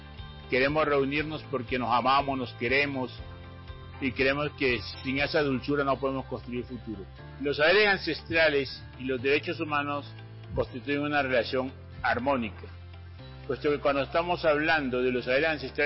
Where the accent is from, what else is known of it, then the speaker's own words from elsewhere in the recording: Guapi, Cauca, Colombia; born there; Nací en Huapicauca.